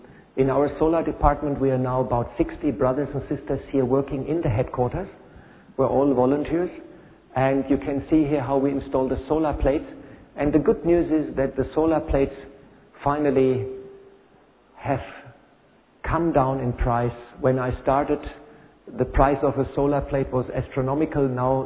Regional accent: Germany; moved away as an adult; I came 30 years from Germany. Like, in Germany, everything is very straightforward

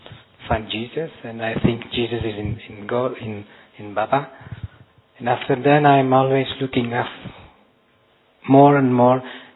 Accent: Belgium; I am coming from Belgium.

